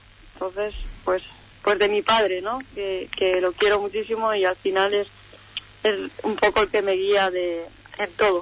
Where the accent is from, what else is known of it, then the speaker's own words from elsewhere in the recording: Castalla, Valencian Community, Spain; Yo es que soy de Castalla, de Alicante.